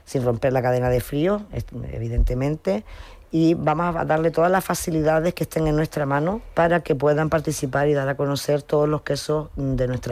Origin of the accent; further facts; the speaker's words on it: Morro Jable, Canary Islands, Spain; me van a matar un día de estos en Morro, que yo soy de Morro, pero no puedo llevar todo a Morrojable.